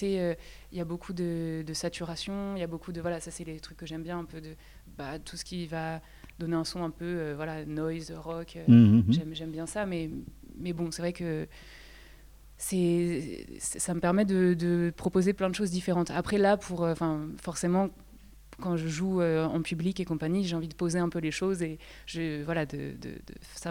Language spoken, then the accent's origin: French; Paris, Île-de-France, France; now in Bastia, France; Moi, je suis de Paris de base. Et mm-hmm. ça fait depuis 2018 que je suis installée à Bastia parce que j'ai suivi mon amoureux qui est corse.